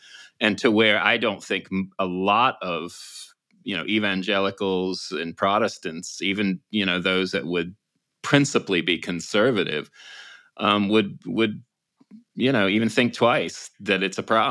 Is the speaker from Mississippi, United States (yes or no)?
no; Virginia, United States; I grew up in Virginia, and we still had enough of the kind of old Southern culture